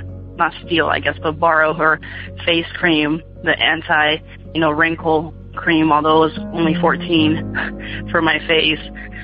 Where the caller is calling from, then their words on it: California, United States; I'm calling from Northern California.